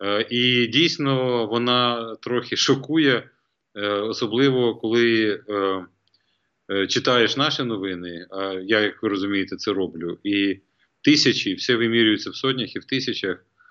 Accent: Kyiv, Ukraine; Я, як киянин третьому поколінні, бажаю нам в Києві мати таке забруднення повітря, як в Токіо

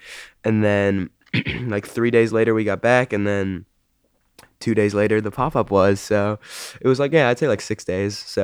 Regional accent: Hendersonville, United States; now in Los Angeles, United States; LA is like the polar opposite of my hometown. Like not much really goes on there. Everyone's like pretty calm and chill. Like Hendersonville, it definitely sleeps at night.

